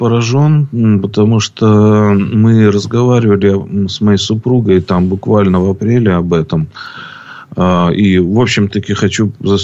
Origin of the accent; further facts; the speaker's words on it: Belarus; now in Ukraine; так как я белорус, а жена моя украинка, вот, приехали в Украину. И это было в 2007 году.